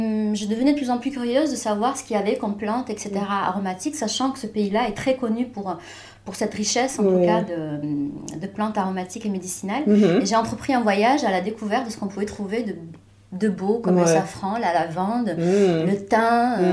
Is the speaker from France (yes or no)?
no; Morocco; born there; moi, en tant que Marocaine... Je suis née au Maroc, mais j'ai vécu toute mon enfance.